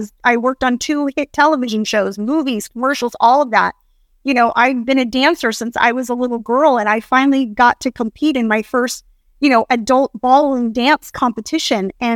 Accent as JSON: {"language": "English", "town": "Hollywood", "region": "California", "country": "United States", "tie": "born or raised there", "said": "Like my childhood growing up in Hollywood"}